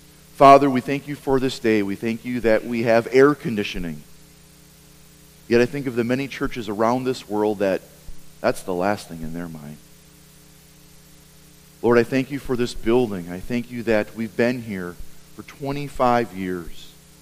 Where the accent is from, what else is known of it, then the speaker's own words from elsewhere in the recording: Appleton, Wisconsin, United States; the week after I was in my hometown Appleton area at Life Fest